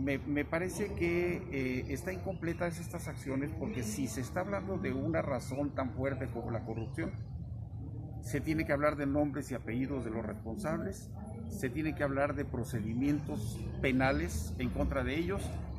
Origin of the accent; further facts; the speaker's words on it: Mexico; que veamos nosotros como mexicanos que se cierre ese círculo con responsables que estén bajo prisión